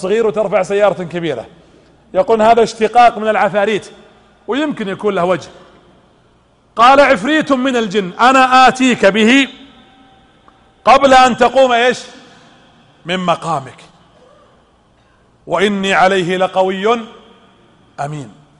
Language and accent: Arabic; Eastern Province, Saudi Arabia; أبلشونا عندنا في الشرقية إلى اليوم في القطيف مشاكل